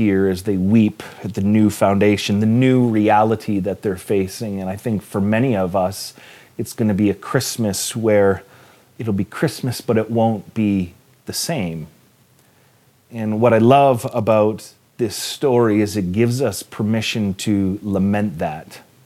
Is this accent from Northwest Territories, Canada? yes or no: no; Hespeler, Ontario, Canada; Like I grew up in Hespler, and I have such fond memories of as a child being there.